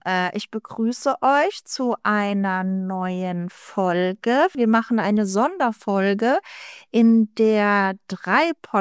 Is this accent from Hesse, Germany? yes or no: no; Daun, Rhineland-Palatinate, Germany; ich komme aus Daun in der Vulkaneifel